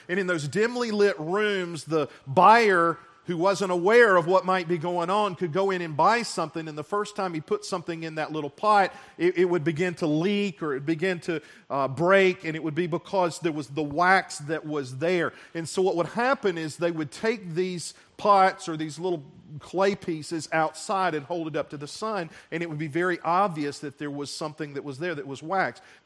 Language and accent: English; Seneca, South Carolina, United States; when I was growing up in Seneca, South Carolina, my dad owned a Chevrolet and Buick dealership.